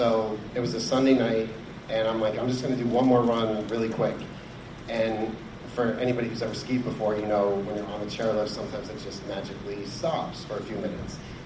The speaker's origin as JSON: {"language": "English", "town": "Holliston", "region": "Massachusetts", "country": "United States", "tie": "born or raised there", "said": "So I grew up in Massachusetts, a town called Holliston, which is like 45 minutes outside of Boston."}